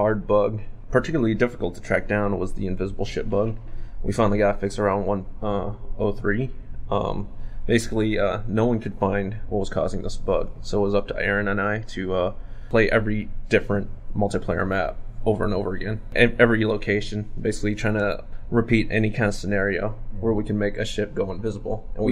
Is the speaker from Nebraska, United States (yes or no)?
yes; Nebraska, United States; moved away; I'm originally from Nebraska, and we didn't have a lot of job opportunities there, so I moved out here.